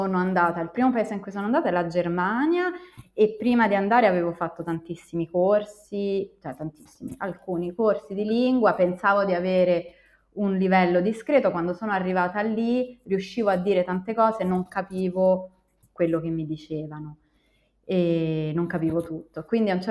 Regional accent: Salerno, Campania, Italy; moved away; sono di Salerno e geograficamente il nostro tanta parte di come noi del sud Italia, del sud Europa, ci vediamo come una specie di periferia dell'impero.

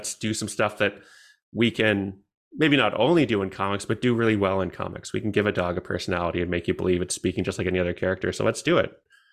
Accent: Canada; because I'm Canadian

